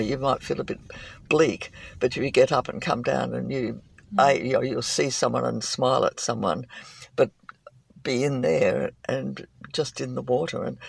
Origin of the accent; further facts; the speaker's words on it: Adelaide, South Australia, Australia; I grew up in Adelaide, where it's currently being devastated